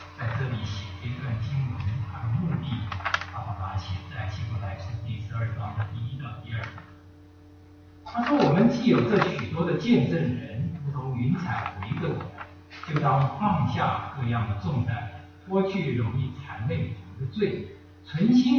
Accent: Taipei, Taiwan; now in United States; 我记得我当初来到美国之后，我从台北来到美国，我大概过了四年多之后，我第一次回去，回去之后家完全不一样

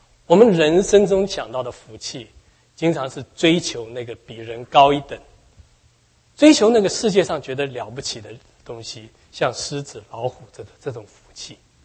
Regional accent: China; 那我们中国人讲，一般来说诗人讲到树通常都是这种形式的

